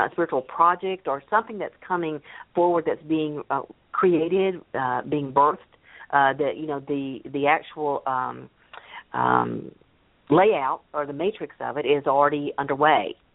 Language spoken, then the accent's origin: English; Memphis, Tennessee, United States; also born or lived in Corpus Christi, Texas; I was born in Corpus Christi, Texas, but I've never not lived in the Memphis, Tennessee area.